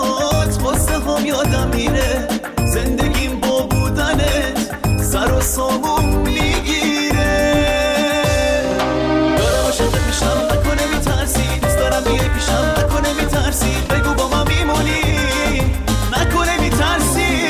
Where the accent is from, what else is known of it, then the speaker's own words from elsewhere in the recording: northern Iran, Iran; خودم شمالیم